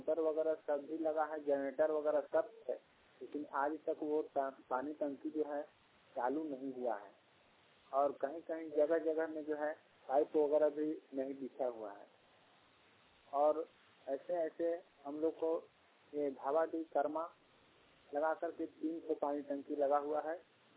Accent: Dhawali, Jharkhand, India; मैं ग्राम धावाली से … ग्राम पोस्ट धावाली, थाना लेफलीगंज, जिला पलामू, झारखंड से।

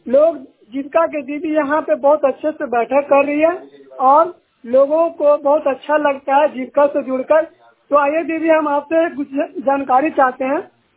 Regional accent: Bihar, India; सरकारी ब्लॉक नालंदा जिला का निवासी हूँ।

